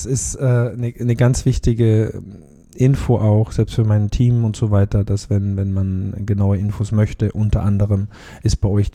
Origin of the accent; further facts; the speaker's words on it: Austria; als Österreicher darf ich das sagen.